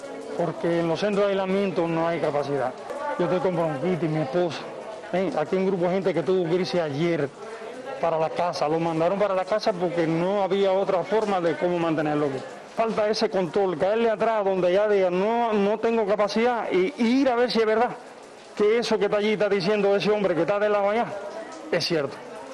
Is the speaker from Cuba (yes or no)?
yes; Cuba; nosotros somos cubanos de a pie, cubanos de lucha